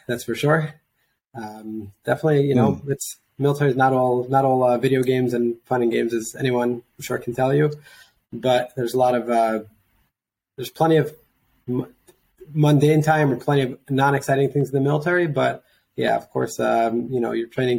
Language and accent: English; Monsey, New York, United States; I grew up in a small suburb of New York City called Muncie, New York. So it's about an hour north of Manhattan, give or take. Spent, my childhood there, was raised there.